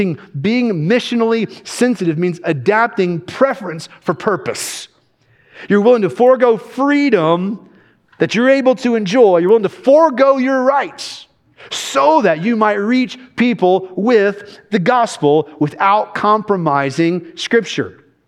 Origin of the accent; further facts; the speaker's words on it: Kentucky, United States; now in Alabama, United States; I've lived here for almost 12 years. I'm from Kentucky originally.